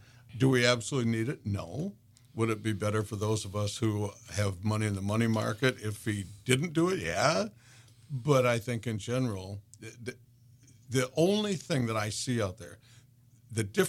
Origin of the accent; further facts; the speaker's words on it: Florida, United States; because they're from Mississippi and we're from Florida.